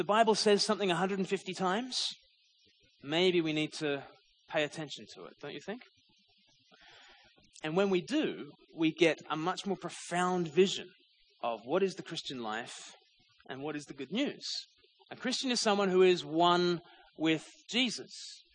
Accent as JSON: {"language": "English", "country": "Australia", "lives_now": "United Kingdom", "said": "Because the thing is, as an Australian in the UK, I don't need to be aware of what's going on with sports scores"}